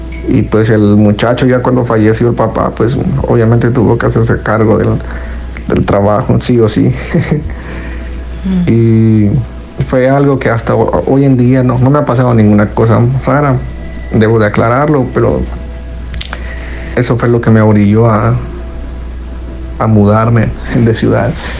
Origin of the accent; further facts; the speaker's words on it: Guatemala; No les dije de qué país soy. Soy de Guatemala.